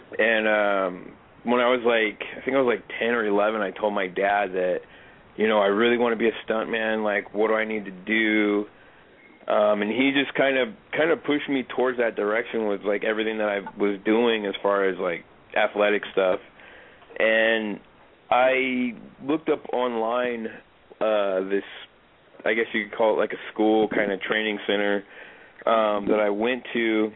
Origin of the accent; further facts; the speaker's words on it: Ontario, California, United States; I grew up in Ontario, California.